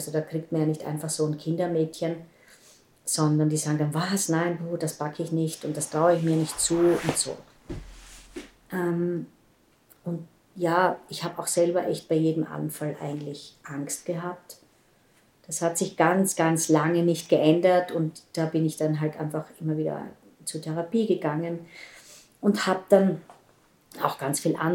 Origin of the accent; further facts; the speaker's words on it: Graz, Styria, Austria; moved away as an adult; now in Vienna, Austria; bin irgendwann von Graz nach Wien gegangen